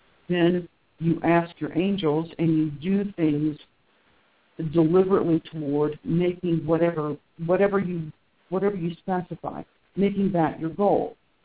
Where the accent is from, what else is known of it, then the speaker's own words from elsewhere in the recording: Cincinnati, Ohio, United States; I'm actually from the Cincinnati area. That's my roots, yep.